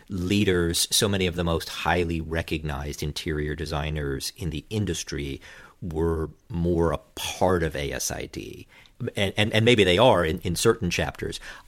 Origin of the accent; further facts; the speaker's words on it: New York, United States; I'm a New Yorker